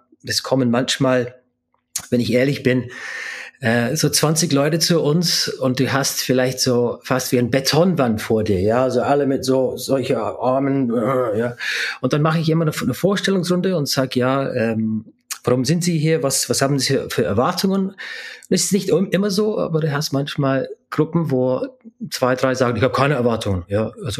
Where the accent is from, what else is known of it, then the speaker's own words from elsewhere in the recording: London, United Kingdom; German is a second language; moved away as an adult; now in Germany; ich hatte irische Eltern. Wir waren nicht die Reichsten, um das zu sagen. Ich bin in London aufgewachsen, Großstadt, Sozialwohnung. Und dann, man kämpft sich irgendwie nach oben. Und dann bin ich nach Deutschland vor 20 Jahren.